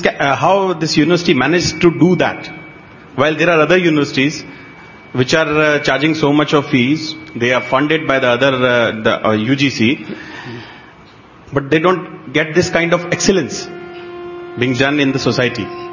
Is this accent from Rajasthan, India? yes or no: yes; Rajasthan, India; I am from Rajasthan. I am a college lecturer.